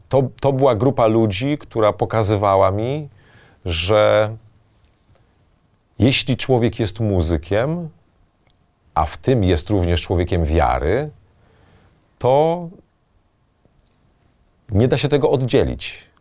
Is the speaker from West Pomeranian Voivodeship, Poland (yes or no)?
yes; Kamień Pomorski, West Pomeranian Voivodeship, Poland; Ja pochodzę z Pomorza Zachodniego, z Kamienia Pomorskiego. Tam się wychowywałem